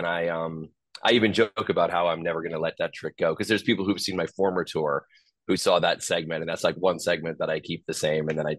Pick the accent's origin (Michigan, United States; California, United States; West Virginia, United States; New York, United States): New York, United States; Long Island; I owe so much to like my hometown, Long Island, where I put myself through college by doing like birthday parties and communions and christenings.